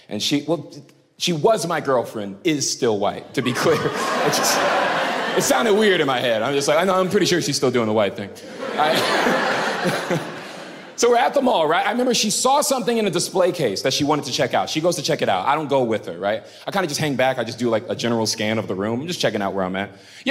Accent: the South, United States; But I'm from the South.

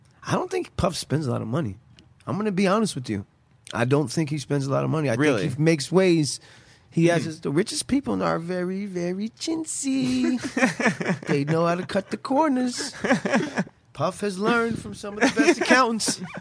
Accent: Beverly Hills, California, United States; Yeah, but we hated it growing up in Beverly Hills. We hated it.

